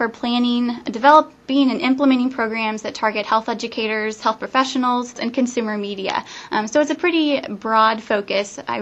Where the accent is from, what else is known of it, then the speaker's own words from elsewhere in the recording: Salisbury, Missouri, United States; Well, I'm from Salisbury, Missouri. Grew up on a farm. My family are cattle producers, so I have sort of a history in this realm.